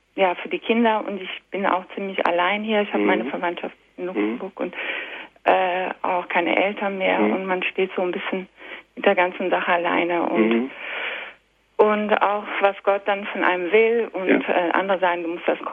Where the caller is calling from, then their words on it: Krefeld, North Rhine-Westphalia, Germany; Ich komme aus Krefeld.